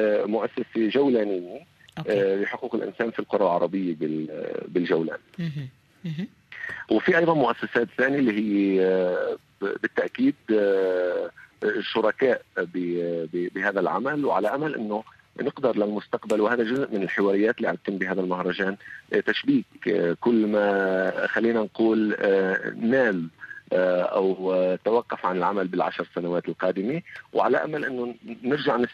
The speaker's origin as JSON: {"language": "Arabic", "region": "Golan", "country": "Syria", "said": "إن كان نحن كجولانيين وإن كان نحن كسوريين بشكل عام."}